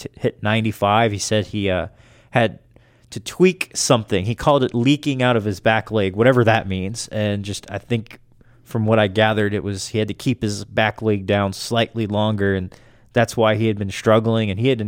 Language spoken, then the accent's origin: English; Louisiana, United States; I mean, since I was growing up in Louisiana, like, you knew Southeastern has their baseball school.